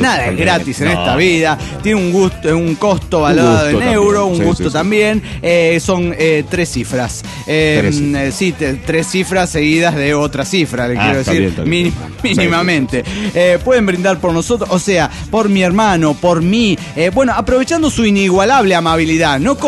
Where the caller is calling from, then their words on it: Avenal, California, United States; de Avenal, USA.